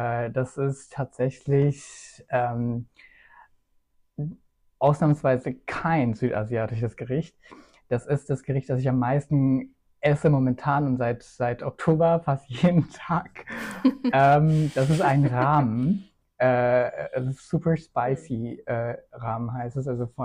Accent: Wiesbaden, Hesse, Germany; ich bin 21 Jahre alt, ich komme aus Wiesbaden

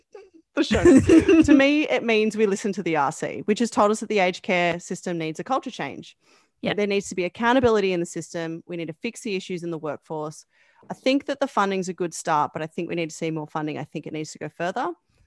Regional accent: Victoria, Australia; I mean, I'm from Victoria, so when we look at what happened here in particular last year

